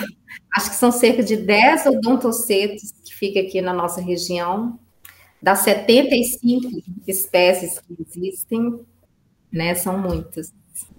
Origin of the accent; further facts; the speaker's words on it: Belo Horizonte, Minas Gerais, Brazil; Eu sou de Belo Horizonte.